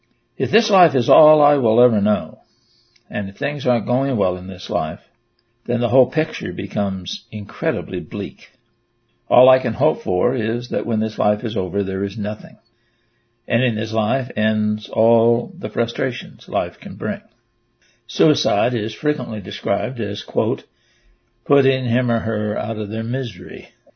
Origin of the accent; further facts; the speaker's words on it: Michigan, United States; In my home state of Michigan, we have towns named Paradise and Hell